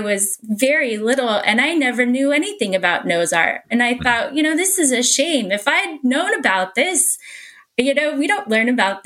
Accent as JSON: {"language": "English", "town": "Houston", "region": "Texas", "country": "United States", "tie": "born or raised there", "said": "but I grew up in Houston."}